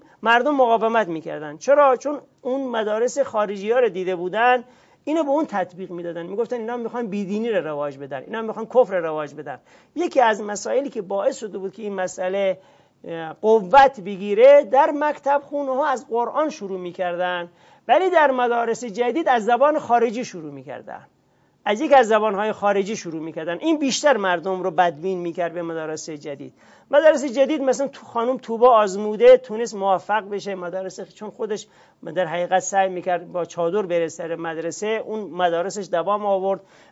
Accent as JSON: {"language": "Persian", "country": "Iran", "said": "و ما ایرانی ها چون با گلستان سعدی زبان یاد گرفتیم، لهجمون همه شده گلستان سعدی."}